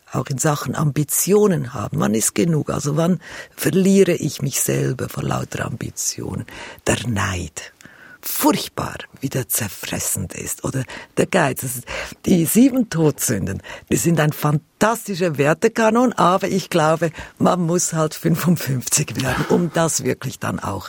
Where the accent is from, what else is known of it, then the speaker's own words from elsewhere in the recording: Lucerne, Switzerland; ich bin ja katholisch aufgewachsen natürlich in Luzern.